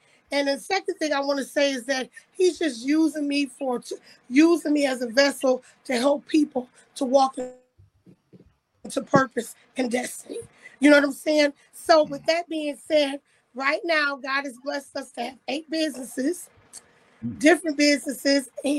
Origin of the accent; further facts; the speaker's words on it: Jamaica; I guess because I'm Jamaican, you know, Jamaicans have many jobs.